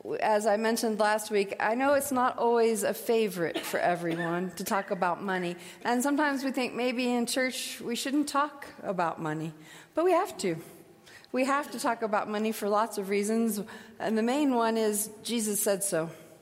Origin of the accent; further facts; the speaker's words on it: Midwest, United States; But when I grew up in the Midwest, every spring you took everything you owned that was made out of wool and put it in something